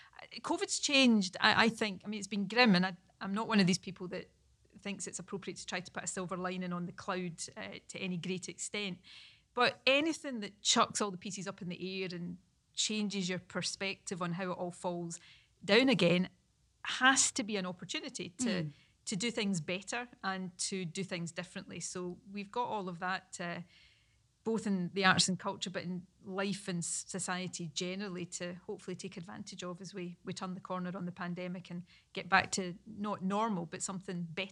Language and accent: English; Scotland, United Kingdom; now in Glasgow, United Kingdom; I grew up in Ayrshire but went to Glasgow when I started university, so I've now lived in Glasgow longer than I lived in Ayrshire